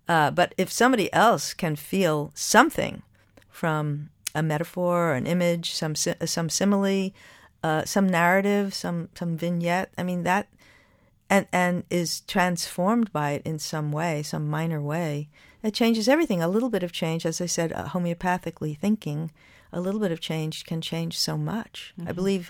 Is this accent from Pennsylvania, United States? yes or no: no; New York, United States; born there; that I'm a lesbian, that I was born in New York, that I love Lorca.